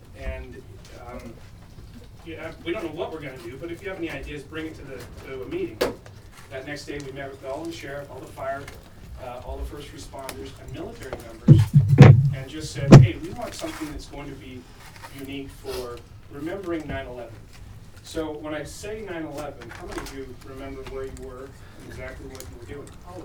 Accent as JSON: {"language": "English", "town": "Corinne", "region": "Utah", "country": "United States", "tie": "born or raised there", "said": "I was actually born and raised in Corinne, out west of Riverside. My family are cattle ranchers out there, and that's what I did growing up."}